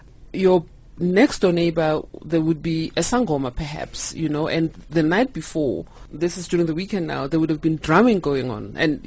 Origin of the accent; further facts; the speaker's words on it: Soweto, Gauteng, South Africa; I was born and raised in Soweto, in Orlando West Soweto, born of highly musical parents who were both professionals.